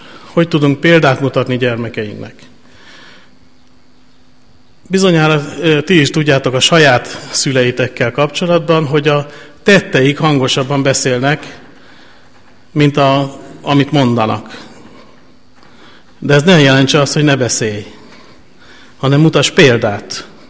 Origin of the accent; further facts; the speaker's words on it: Tarpa, Szabolcs-Szatmár-Bereg, Hungary; amikor én tarpai vagyok egyébként, onnan ott születtem, illetve Vásárosnaményben, de ez most nem lényeges. Lényeg az, hogy vidéki gyerek voltam